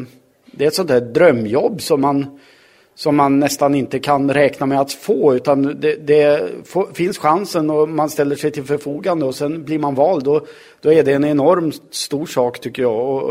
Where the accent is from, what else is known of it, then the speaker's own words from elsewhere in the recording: Frändefors, Västra Götaland County, Sweden; Jag växte upp i Frändefors i Dalsland. Blev blind tidigt, helt blind vid ungefär 2 års ålder. Gick mina första 7 år på internatskolan Tomteboda. Och sen flyttade jag hem och gick högstadiet